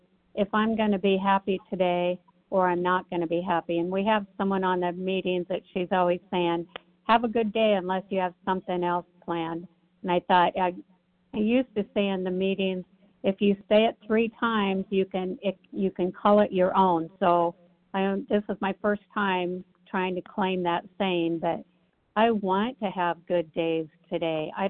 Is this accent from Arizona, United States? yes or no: no; Tennessee, United States; I'm from I'm from Tennessee.